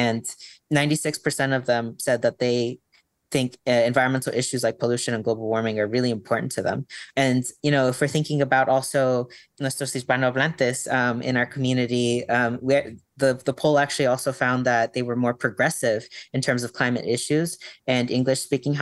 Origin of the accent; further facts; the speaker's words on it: California, United States; just because of where I grew up in California and thinking about prescribed burning